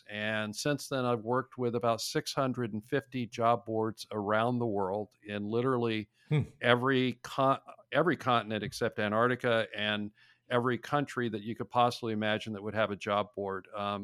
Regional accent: Texas, United States; born there; I was born in Texas, which has forever shaped my inability to handle cold weather. But I've kind of lived all over the country. I lived in Seattle for a while

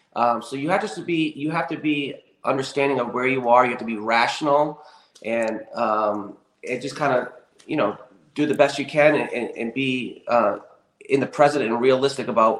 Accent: Rhode Island, United States; moved away as an adult; I'm actually from Rhode Island originally.

